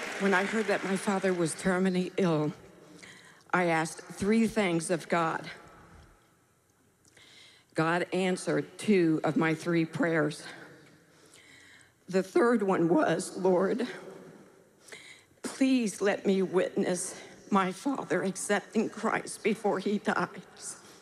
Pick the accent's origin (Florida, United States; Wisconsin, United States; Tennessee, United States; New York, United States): Florida, United States; St. Augustine; I'm from St. Augustine, Florida.